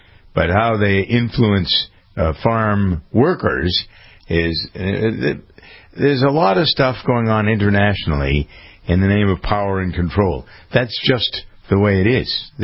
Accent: United States; I am an American family farmer in addition to being a broadcaster

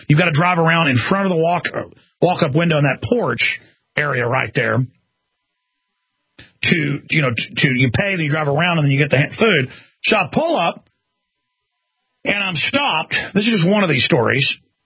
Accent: California, United States; we're from California, but we're not all bad.

